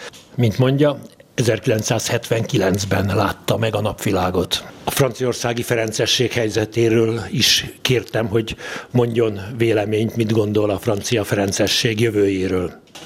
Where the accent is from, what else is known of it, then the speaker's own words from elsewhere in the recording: DR Congo; Hungarian is a second language; now in Hungary; Egy kicsi faluból származom, 600 kilométerre van ez, az ország második legnagyobb városától, Dél-Kongóban.